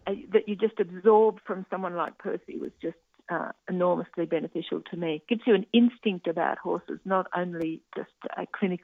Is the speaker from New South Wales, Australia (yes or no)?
yes; Gosford, New South Wales, Australia; I went to school in Sydney, but I come from the Central Coast. I'm sort of fourth generation of a bunch of doctors in Gosford, and that's where I come from.